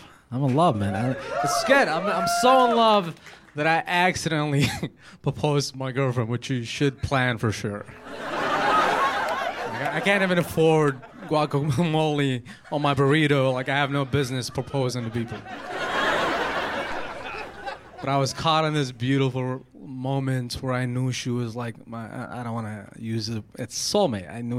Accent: Yemen; I was born in Yemen. I grew up in a very conservative

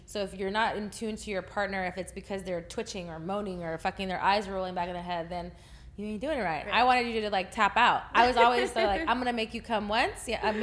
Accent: Texas, United States; And for me, I'm from Texas.

